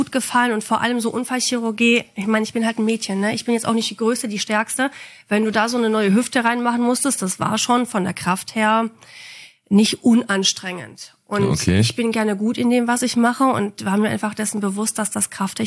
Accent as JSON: {"language": "German", "country": "Poland", "said": "Ich bin ein richtiger Ausländer. Ich komme aus Polen."}